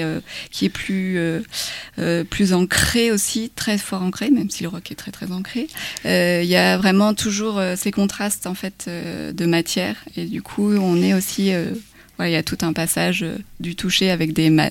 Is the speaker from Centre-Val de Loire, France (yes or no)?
no; Saint-Nolff, Brittany, France; parce que j'ai grandi à Saint-Nolf, dans le Morbihan.